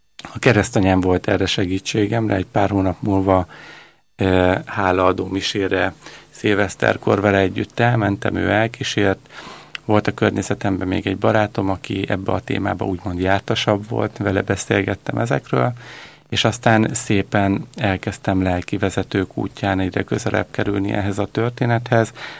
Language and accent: Hungarian; Eger, Heves, Hungary; Középiskolát Egerben jártam, én ott is születtem, ezt követően főiskolára Győrbe jártam